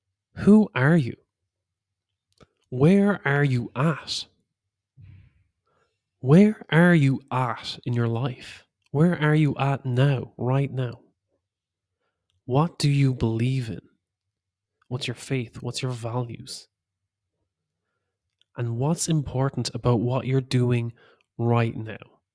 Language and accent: English; Ireland; moved away as an adult; now in Switzerland; Well, I'm after uprooting from Ireland and moving to Switzerland.